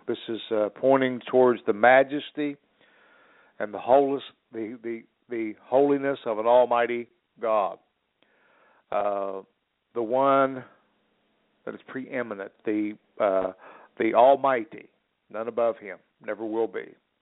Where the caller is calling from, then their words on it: West Virginia, United States; I come to you from Central West Virginia.